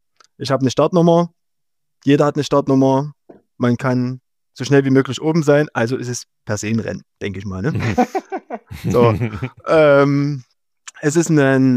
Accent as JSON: {"language": "German", "town": "Rochlitz", "region": "Saxony", "country": "Germany", "tie": "born or raised there", "said": "habe ich gesehen, dass das genau durch meinen Heimatort Rochlitz geht."}